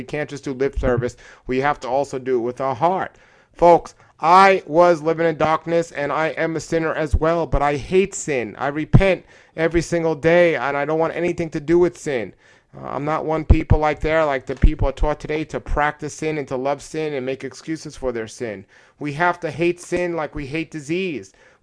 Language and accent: English; New York City, New York, United States; I grew up myself, I grew up an atheist in New York City, and I didn't know much about the scriptures